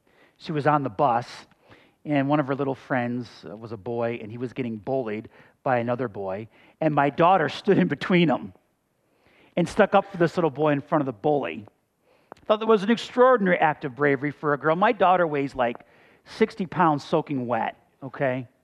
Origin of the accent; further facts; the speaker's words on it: Buffalo, New York, United States; also born or lived in Colorado; Now listen, I grew up in Buffalo, New York. I know about snow. I had it good in Colorado.